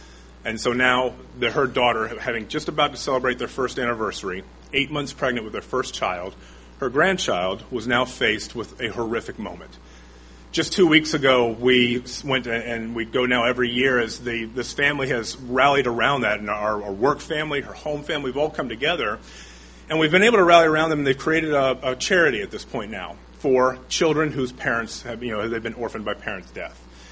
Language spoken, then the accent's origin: English; Indianapolis, Indiana, United States; As Mr. Preston said, I'm from Indianapolis, so I'm therefore not the Texan.